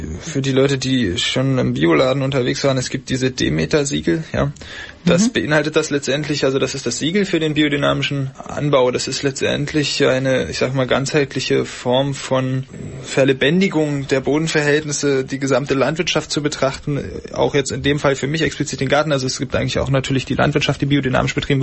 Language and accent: German; Berlin, Germany; also ich bin eigentlich komme ich aus Berlin, bin relativ früh nach Frankfurt am Main tatsächlich für meine erste Berufsausbildung, bin dann aber wieder zurück nach Berlin nach der Ausbildung.